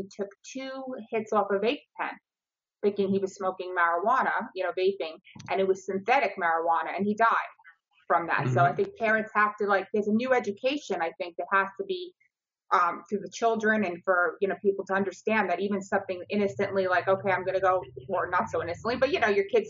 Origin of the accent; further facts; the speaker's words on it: New Jersey, United States; now in Florida, United States; I'm originally from New Jersey, but we're all here in Florida.